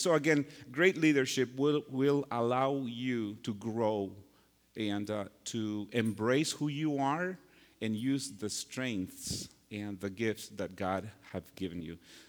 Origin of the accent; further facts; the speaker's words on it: Costa Rica; English is a second language; now in California, United States; I am originally from Costa Rica. So I remember when I first came here, I didn't speak a word in, well, maybe 2-3 words in English.